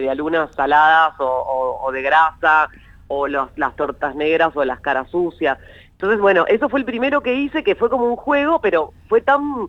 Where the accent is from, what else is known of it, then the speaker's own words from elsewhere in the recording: Argentina; a nosotros como argentinos, ¿qué es lo que nos une?